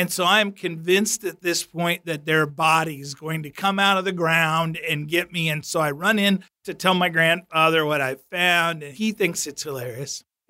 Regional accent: Ozark, Missouri, United States; a lot of those headstones are still in the cemetery in my hometown in Ozark, Missouri

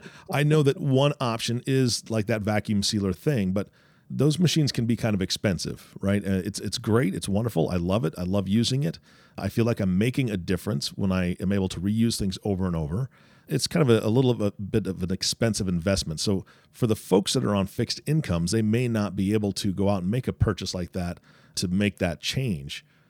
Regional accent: Washington, United States; I grew up in Washington State.

